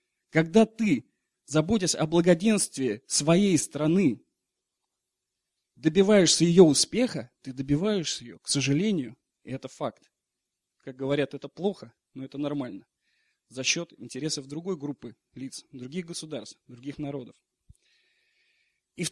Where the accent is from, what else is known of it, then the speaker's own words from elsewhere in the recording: Saint Petersburg, Russia; Я, например, родом из Санкт-Петербурга. Я люблю свой город.